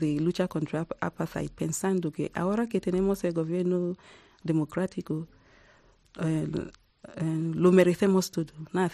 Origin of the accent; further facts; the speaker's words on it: Nigeria; now in South Africa; Bueno, yo vine de Nigeria y ahora llevo 20 años viviendo en Sudáfrica, y soy nigeriana y también sudafricana.